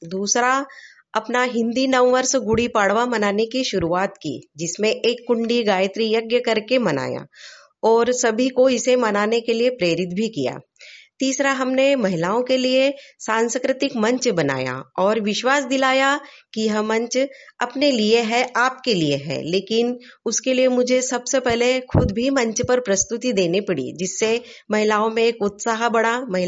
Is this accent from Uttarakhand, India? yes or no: no; Athner, Madhya Pradesh, India; मैं आठनेर से हूँ, विकास नगर।